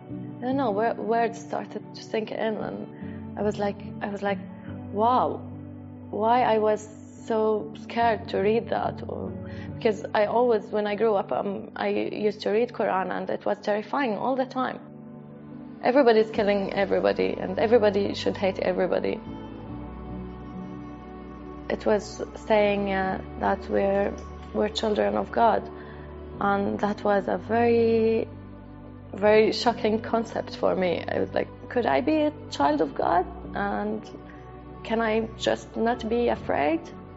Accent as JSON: {"language": "English", "country": "Jordan", "tie": "born or raised there", "also_born_or_lived": "Tunisia", "said": "I grew up in Jordan with a Muslim family, and then I got the chance to travel to Tunisia to continue my studies. Then I came back for a visit to Jordan"}